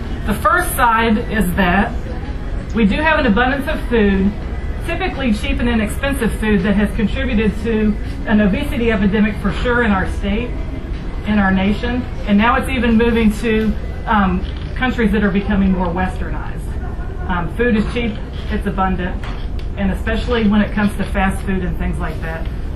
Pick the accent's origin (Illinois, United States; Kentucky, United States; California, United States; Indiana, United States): Kentucky, United States; Lexington; I grew up in Kentucky, grew up in Lexington, now live in Northern Kentucky, so Kentucky has been my home for over 40 years